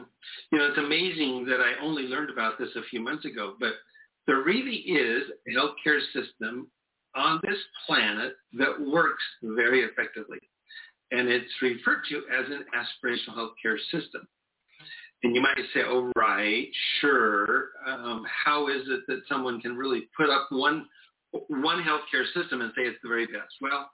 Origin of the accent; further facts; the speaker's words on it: Utah, United States; born there; I was born in Utah, but I've worked all over the country, including Chicago.